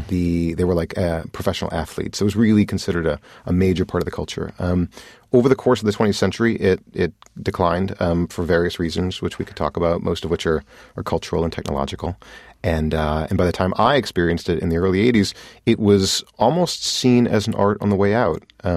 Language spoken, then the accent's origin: English; St. Louis, Missouri, United States; I grew up in St. Louis, Missouri. We had the kind of classic touring circuses that came to the arena.